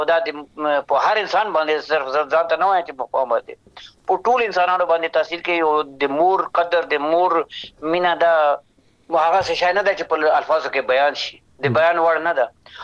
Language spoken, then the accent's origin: Pashto; Afghanistan; born there; moved away